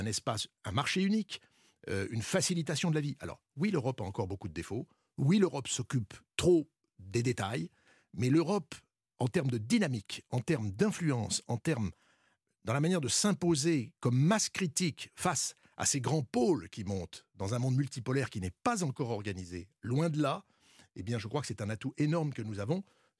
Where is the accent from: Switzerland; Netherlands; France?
France; en tant que Français, je me rappelle quand j'étais à Pékin